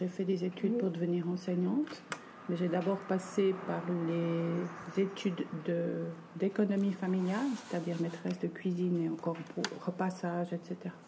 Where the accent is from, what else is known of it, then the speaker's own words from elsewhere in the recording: Épalinges, Vaud, Switzerland; À Épalinges.